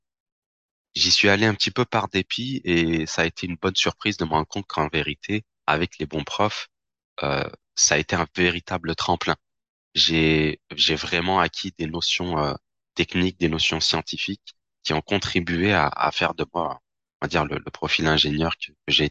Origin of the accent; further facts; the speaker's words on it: Lyon, Auvergne-Rhône-Alpes, France; je suis de Lyon, j'ai grandi à Lyon, hein. J'ai grandi dans le quartier Mermoz